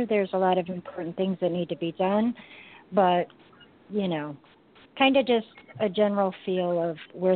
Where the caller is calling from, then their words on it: Bullhead City, Arizona, United States; I am calling from Arizona, Bullhead City, Arizona.